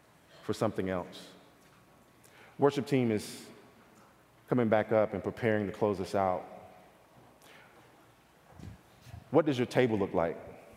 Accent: Detroit, Michigan, United States; I'm from Detroit.

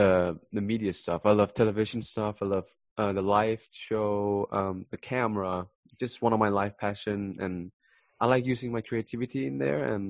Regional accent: Thailand; now in United States; Growing up in Thailand, it is very different. Very different from here.

